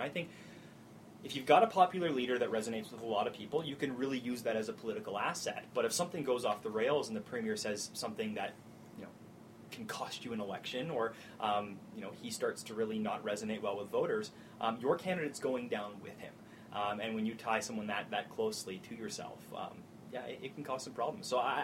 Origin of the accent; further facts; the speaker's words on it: Calgary, Alberta, Canada; I grew up in Calgary Hayes.